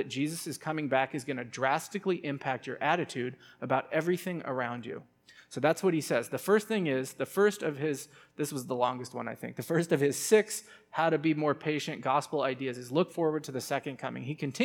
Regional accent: San Francisco, California, United States; I grew up in San Francisco, where the only thing that people grow is for smoking and not eating

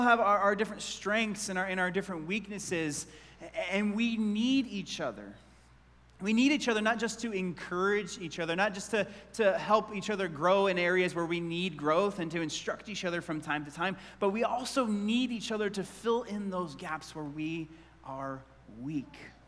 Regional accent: Bend, Oregon, United States; And Wade was a member of my church growing up in Bend.

